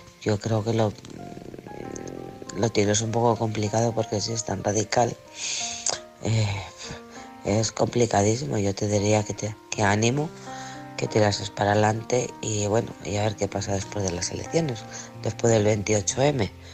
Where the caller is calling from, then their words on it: Alcorcón, Community of Madrid, Spain; del Alcorcón.